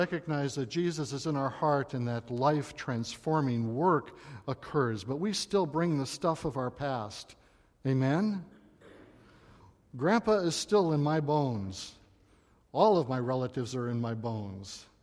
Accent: Great Falls, Montana, United States; born there; Deaconess Hospital in Great Falls, Montana. I was born on Christmas Day.

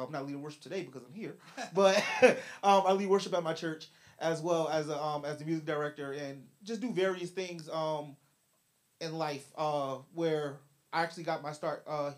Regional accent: Jersey City, New Jersey, United States; Yeah, so I'm from Jersey City, and I grew up right in Greenville.

